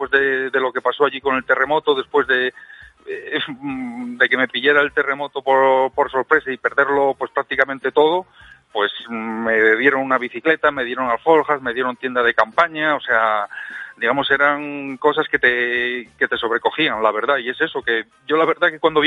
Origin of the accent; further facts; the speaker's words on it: Avilés, Asturias, Spain; cuando estaba en mi último viaje desde Avilés, que yo soy de Avilés asturiano